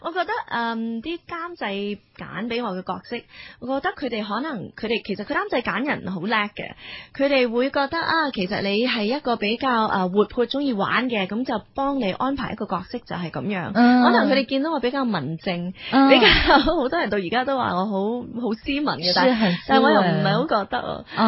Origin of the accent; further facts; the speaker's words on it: California, United States; now in Hong Kong; 我喺美国长大啦，咁原来我老公都喺美国长大嘅，系亦都系加州。咁我哋其实读同一间大学，但系佢就系读 business， 我就系读broadcasting 嘅。咁我哋两个就系啦系啦，两个就回流咗翻香港工作啦。